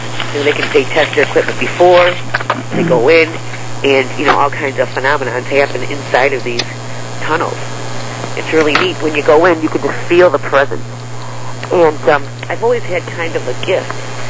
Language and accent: English; Chicago, Illinois, United States; I'm an entrepreneur from Chicago